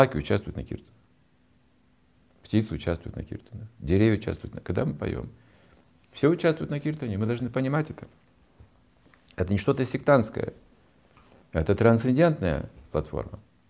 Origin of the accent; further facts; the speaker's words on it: Kazakhstan; Я уже в годах, я вообще казах, знаете, я без мяса не могу.